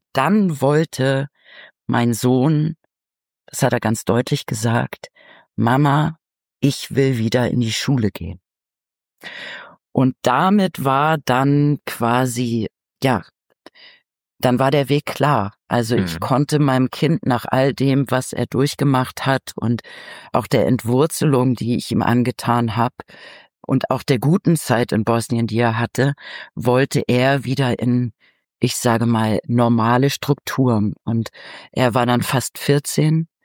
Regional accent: Germany; moved away as an adult; also der Wegzug aus Deutschland war eben verbunden mit meinem Gefühl, dass ich nie wieder einen Fuß in meine Heimat setze.

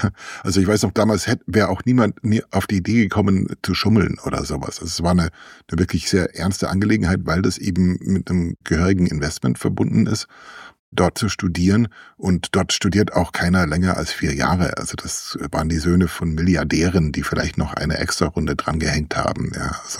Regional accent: Germany; Und so sind wir als Amerikaner im Umfeld der Army, nicht als Soldaten, aber auf den Army Bases und in den PXen und in den Läden dort groß geworden.

